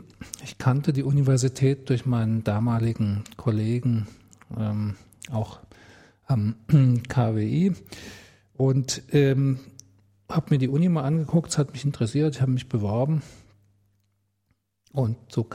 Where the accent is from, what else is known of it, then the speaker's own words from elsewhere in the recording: Frankfurt am Main, Hesse, Germany; Ja, also mein Geburtsort und im Grunde auch, wie man sagt, also der Lebensmittelpunkt. Mein Familienwohnort ist Frankfurt am Main.